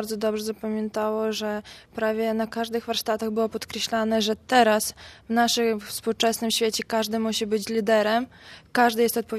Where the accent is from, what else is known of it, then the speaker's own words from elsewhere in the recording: Grodno, Grodno Region, Belarus; now in Warsaw, Poland; jestem z Białorusi, z miasta Grodno. Studiuję w Warszawie na Uniwersytecie Medycznym